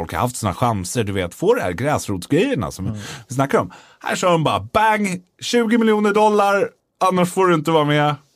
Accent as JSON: {"language": "Swedish", "town": "Stockholm", "region": "Stockholm County", "country": "Sweden", "tie": "born or raised there", "said": "Och jag har bott här hela mitt liv typ."}